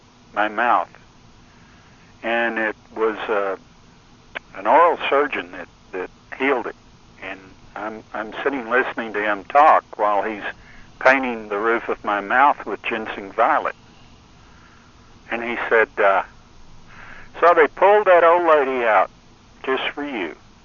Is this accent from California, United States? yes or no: no; Texas, United States; also born or lived in Las Vegas, New Mexico; I was born in Las Vegas, New Mexico. And my mother decided to come back to Texas where her folks were. And I was four at the time.